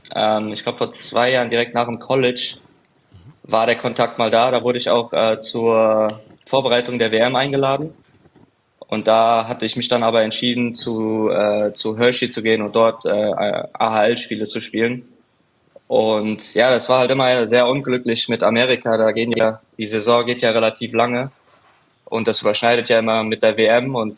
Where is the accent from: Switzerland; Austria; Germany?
Germany; Frankfurt, Hesse; Frankfurt ist ja meine Heimat. Ich bin ja von dort